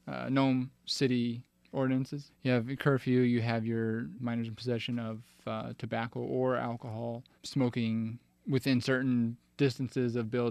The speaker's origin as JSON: {"language": "English", "town": "Anchorage", "region": "Alaska", "country": "United States", "tie": "born or raised there", "said": "I'm from Anchorage. Born and raised. I've been there all except for probably about 5 years."}